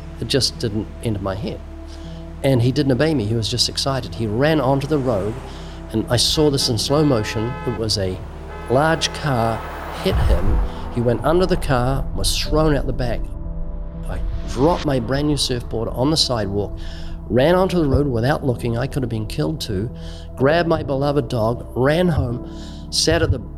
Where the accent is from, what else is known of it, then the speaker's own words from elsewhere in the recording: New Zealand; born there; Yeah, I was born twice in New Zealand. First time I was born was to a family that wasn't at all, quote, religious.